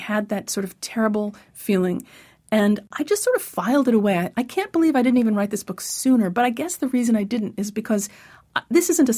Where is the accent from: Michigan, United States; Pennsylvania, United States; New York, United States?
New York, United States; Syosset; I grew up on Long Island in Syosset, and all, otherwise known by its Native American name, Exit 43.